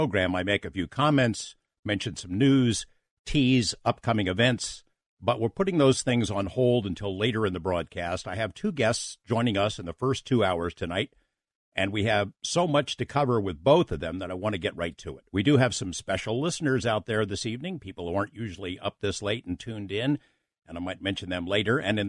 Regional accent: Las Vegas, Nevada, United States; it seems like all roads lead to Las Vegas, my hometown.

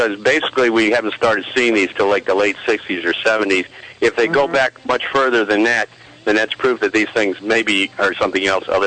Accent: Coral Springs, Florida, United States; I'm from Coral Springs, Florida.

